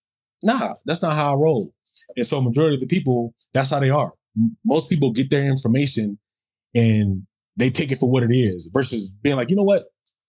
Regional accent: United States; obviously, I grew up in the States.

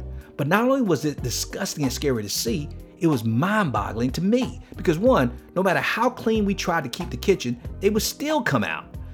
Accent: Miami, Florida, United States; See, I had been a Christian most of my life, even growing up in Miami, but I only left Miami in my childhood with religion, not a relationship with Christ.

